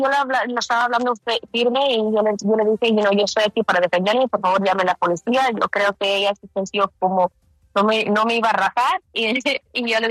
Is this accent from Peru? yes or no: no; Houston, Texas, United States; born there; yo nací en Houston, Texas. Mi mamá, mi abuela, mi bisabuela, todos nacimos en Texas. En 1890 llegó mi bisabuela con su tíos a trabajar en el campo